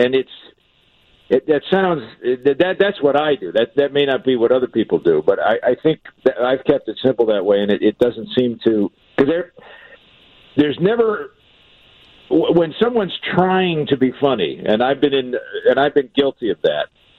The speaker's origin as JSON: {"language": "English", "town": "Rolling Meadows", "region": "Illinois", "country": "United States", "also_born_or_lived": "Park Ridge, United States", "said": "I'm from Rolling Meadows."}